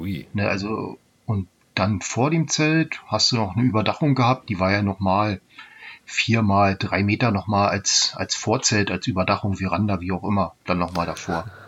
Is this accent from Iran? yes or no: no; Salzwedel, Saxony-Anhalt, Germany; Ich komme aus Salzwedel, das liegt im nördlichen Sachsen-Anhalt, im Niemandsland, sagen wir mal so, zwischen Hamburg, Magdeburg und Wolfsburg, der größte Flecken ohne Autobahn in ganz Deutschland.